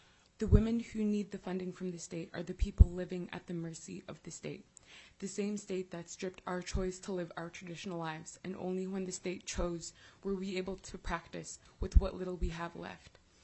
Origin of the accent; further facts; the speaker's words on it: Bethel, Alaska, United States; I'm from Bethel in St. Mary's, Alaska.